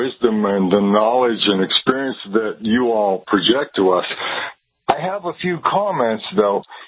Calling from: Pennsylvania, United States; From Western Pennsylvania.

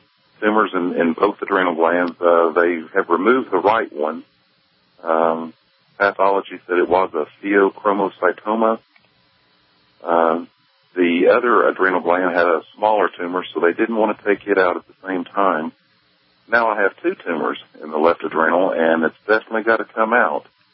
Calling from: Chattanooga, Tennessee, United States; from Chattanooga, Tennessee.

